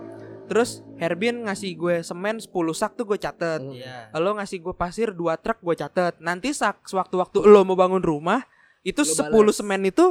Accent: Jakarta, Indonesia; di beberapa daerah kita ngomongin kita ini orang Jakarta ya

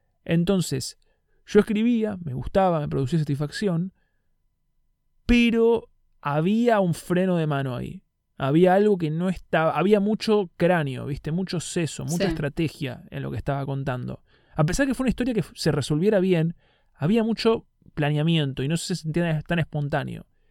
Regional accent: Argentina; me costaba escribir como argentino, me costaba escribir como rioplatense

